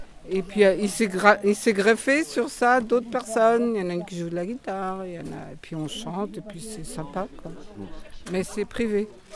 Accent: Germany; Je retourne de temps en temps, je viens d'Allemagne, je retourne de temps en temps

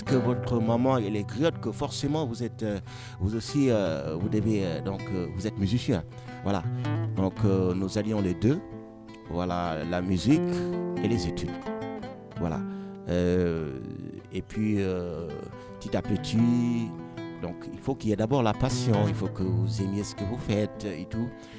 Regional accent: Senegal; Absolument, nous venons du Sénégal.

